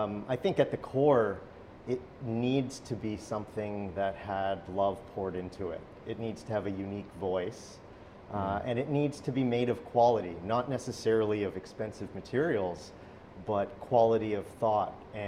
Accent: Brampton, Ontario, Canada; I grew up in Brampton, and I went to school, a really beautiful little school in Caledon, Ontario, Mayfield. It's an art school.

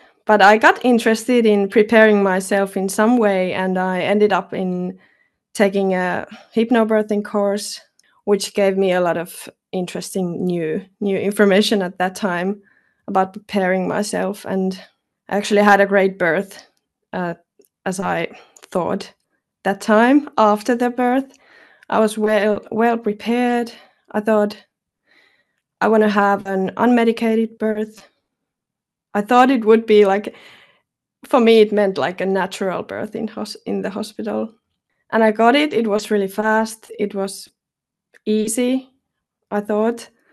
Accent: Finland; I'm from Finland.

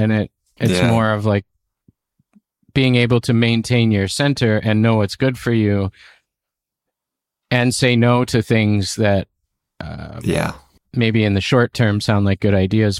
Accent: United States; you know, you're in the UK, I'm from the States.

